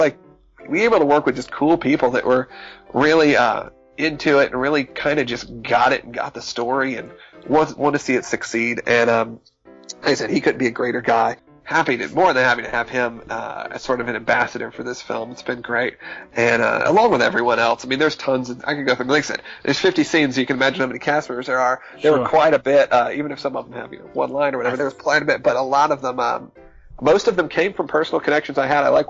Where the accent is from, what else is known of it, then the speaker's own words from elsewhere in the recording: Georgia, United States; I grew up in Georgia.